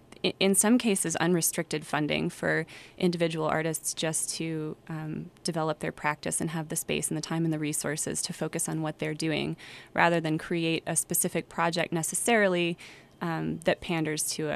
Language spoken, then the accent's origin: English; Spokane, Washington, United States; I've been back here in Spokane for about 3 or 4 years now